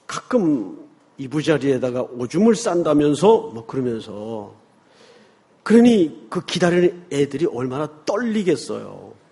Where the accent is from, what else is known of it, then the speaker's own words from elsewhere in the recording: Daegu, South Korea; 제 어릴 때 기억이래야 그 대구에서 어린 시절을 보냈기 때문에 그때 기억이 단편적으로 남아있습니다.